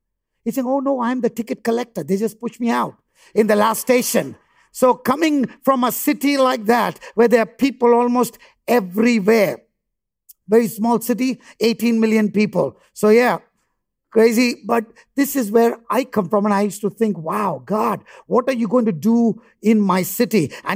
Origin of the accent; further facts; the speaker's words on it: Bihar, India; we come from India. A lot of farming is done in India. And I come from a farming background in a in a state from Bihar.